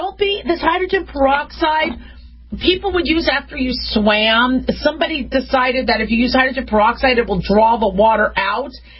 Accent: Phoenix, Arizona, United States; also born or lived in Las Vegas; I grew up in Phoenix, Arizona, and Las Vegas

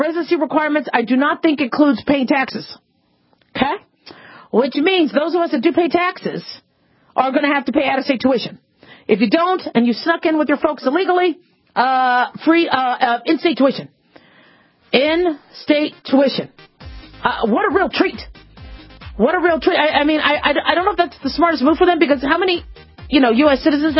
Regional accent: United States; born there; If I go out of the country, I'll very proudly tell you where I was born. I was born in the United States. Here's my papers.

